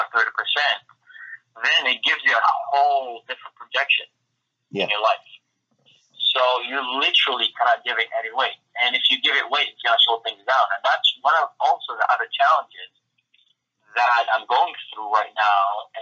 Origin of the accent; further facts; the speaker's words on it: Amman, Amman Governorate, Jordan; For me specifically, I grew up in Jordan. I grew up in Amman. So that's, a city in the Middle East. And in Amman, there's a lot of poverty.